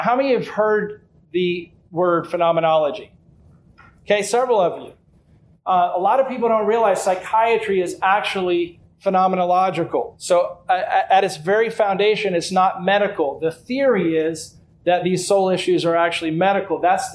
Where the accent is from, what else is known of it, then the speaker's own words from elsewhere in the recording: West Virginia, United States; So I'm actually from West Virginia, so I'm a hick.